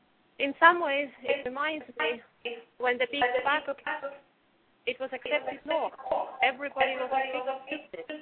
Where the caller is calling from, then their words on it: Eagle River, Alaska, United States; Currently, I'm calling from Eagle River, and I vote against the ballot measure too.